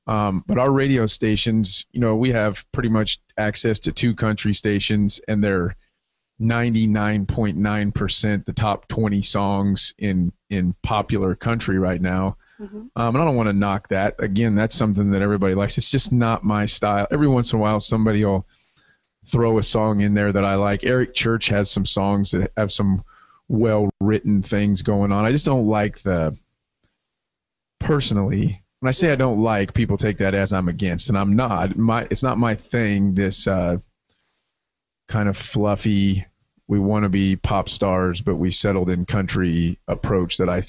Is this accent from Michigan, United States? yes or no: no; Hutchinson, Kansas, United States; I managed a concert hall in my hometown of Hutchinson, Kansas for a while, and it didn't go very well.